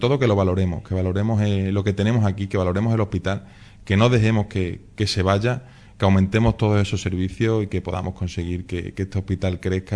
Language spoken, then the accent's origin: Spanish; Spain; tenemos que tener en cuenta que somos españoles como todas las comunidades